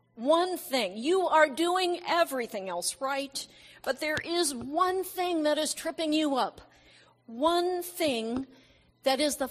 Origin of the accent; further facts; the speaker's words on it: San Diego, California, United States; I'm from San Diego.